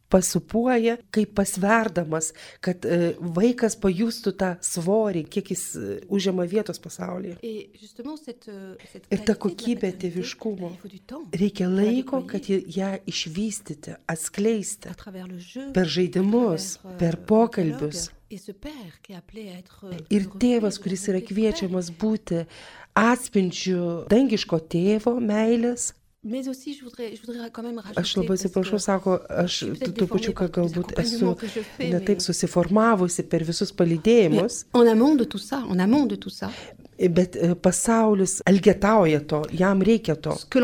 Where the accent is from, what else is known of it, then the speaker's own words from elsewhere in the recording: France; Lithuanian is a second language; Ir aš kaip prancūzė, aš taip pat priemu Dievo pamokas per tai.